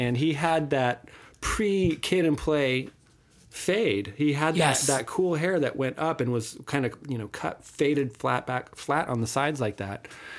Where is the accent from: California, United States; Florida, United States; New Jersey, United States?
California, United States; Santa Cruz; In the 70s, I was a big OP. I'm from Santa Cruz, bro.